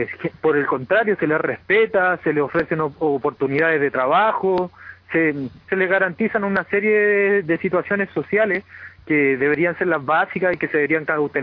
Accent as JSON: {"language": "Spanish", "country": "Chile", "lives_now": "Madrid, Spain", "said": "soy chileno y vivo acá en Madrid."}